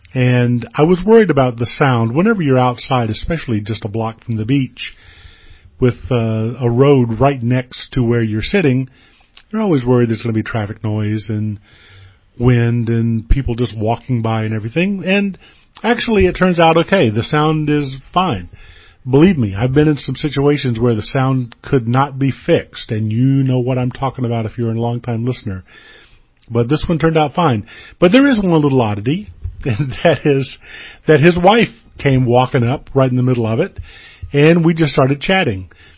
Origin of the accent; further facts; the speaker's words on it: South Carolina, United States; born there; she was born in North Carolina and I was born in South Carolina